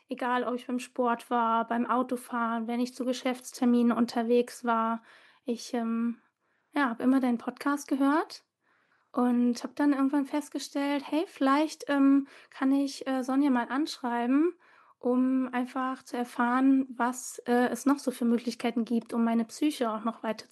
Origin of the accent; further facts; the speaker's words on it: Westerwald, Germany; born there; now in Mecklenburg-Vorpommern, Germany; ich bin 34 Jahre alt, komme gebürtig aus dem Westerwald, wohne jetzt im schönen Mecklenburg-Vorpommern